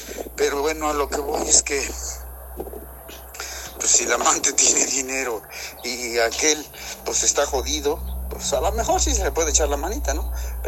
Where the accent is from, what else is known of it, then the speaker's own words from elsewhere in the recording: Mexico; Hola, muy buenas tardes, yo soy de México